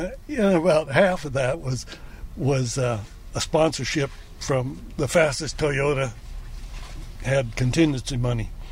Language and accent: English; Ohio, United States; Well, I grew up in Ohio, rural Ohio